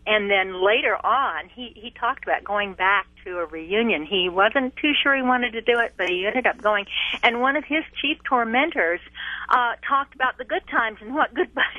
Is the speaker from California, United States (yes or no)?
no; Richmond, Virginia, United States; now in South Milwaukee, United States; I grew up in the South, Richmond, Virginia, and was about the same age as Elizabeth and Hazel